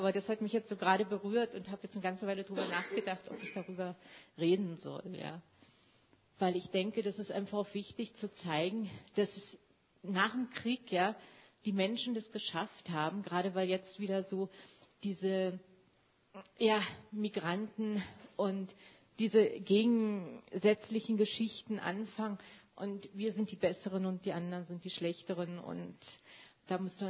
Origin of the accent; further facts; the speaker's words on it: Berlin, Germany; ich stamme aus Berlin und mein Vater stammt aus dem jetzigen Polen und meine Großeltern aus Königsberg.